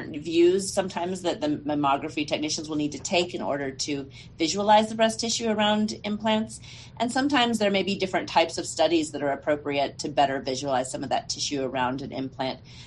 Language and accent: English; El Paso, Texas, United States; Not born here, but I got here as soon as I could. So I went to first through 12th grade here in El Paso.